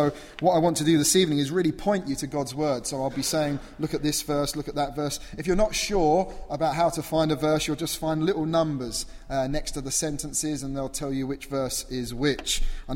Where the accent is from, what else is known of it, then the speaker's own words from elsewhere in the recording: Croydon, London, United Kingdom; I'm from Croydon in South London.